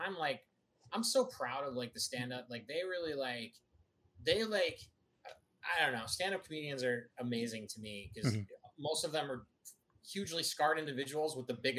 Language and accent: English; Colorado, United States; I'm from Colorado, and there's a town called Greeley, which is outside of Denver